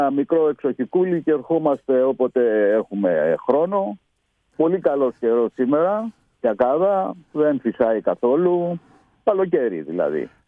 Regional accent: Arethousa, North Aegean, Greece; Βέβαια, είμαι από την Ικαρία και τα παιδικά μου χρόνια ήταν εκεί.

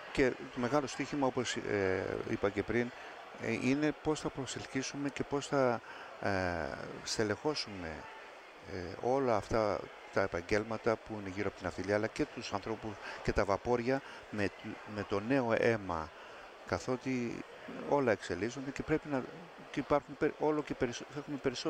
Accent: Kasos, South Aegean, Greece; Και εγώ είμαι από την Κάσο

